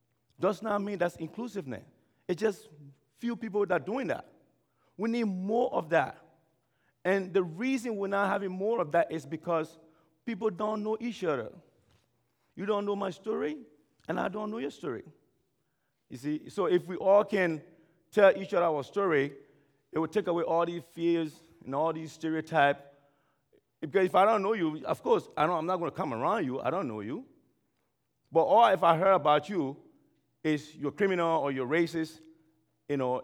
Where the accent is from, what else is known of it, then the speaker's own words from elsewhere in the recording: Salai, Liberia; born there; I was born in Liberia in a small village called Salai, a village that was actually established by my grandfather.